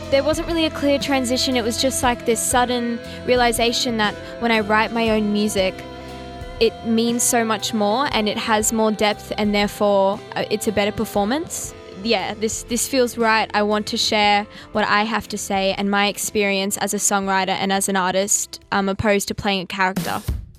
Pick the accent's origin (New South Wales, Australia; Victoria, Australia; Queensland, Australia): Queensland, Australia; Brisbane; I'm from Brizzy